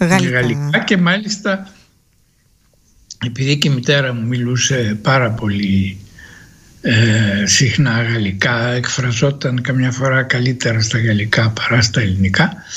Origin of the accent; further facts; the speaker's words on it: Greece; Εμένα η ιδιαίτερη πατρίδα μου είναι η Ελλάδα και η ουσιαστική πατρίδα μου είναι η Ευρώπη.